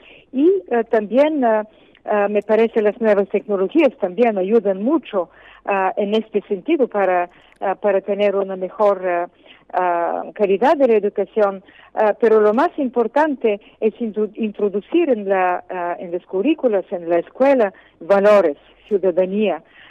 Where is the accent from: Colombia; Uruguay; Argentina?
Colombia; yo vengo de Colombia